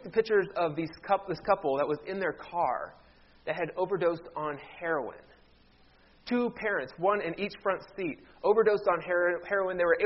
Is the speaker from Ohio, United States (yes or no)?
yes; Ohio, United States; especially I'm originally from Ohio, when I go home and I see people in my home community that I haven't seen for a while